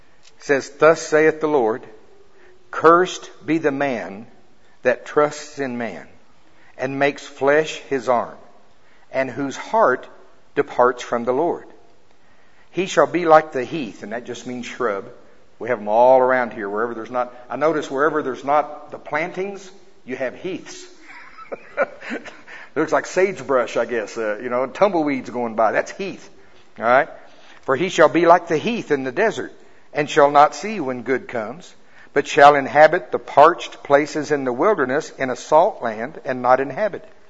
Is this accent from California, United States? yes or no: no; Oklahoma, United States; And I'm from Oklahoma. In Oklahoma, we call it green country. We have lots of tall trees. It's beautiful there.